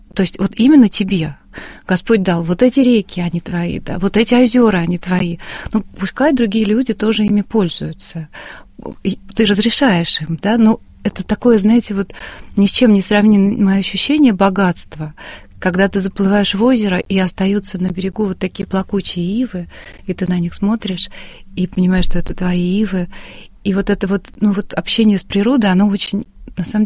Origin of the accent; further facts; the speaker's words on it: Moscow, Russia; я была поражена, что вообще можно жить вне Москвы, потому что я такой москвич-москвич.